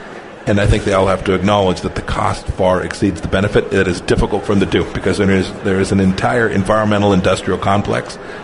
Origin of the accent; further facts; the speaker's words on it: Kansas, United States; I've watched operators in Texas and Oklahoma and my home state of Kansas